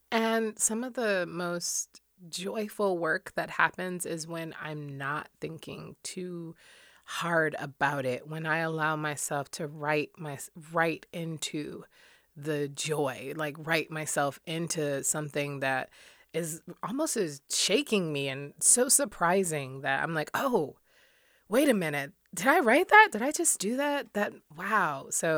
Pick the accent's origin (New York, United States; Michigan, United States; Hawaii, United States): Michigan, United States; Detroit; I'm the Michigan Poet Laureate, and I'm from Detroit, Michigan.